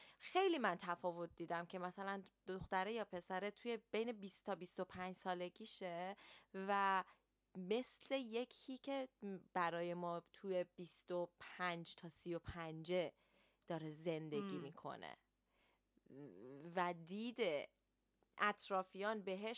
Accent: Iran; now in London, United Kingdom; برای ماهایی که تو ایران بزرگ شدیم

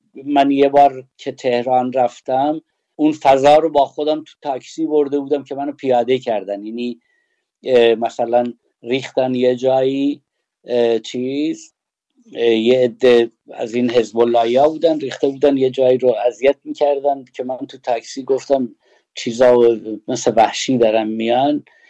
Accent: Sanandaj, Kurdistan, Iran; اهل سنندجیم، اینا یه سری خیلی تحویلمون میگرفتن

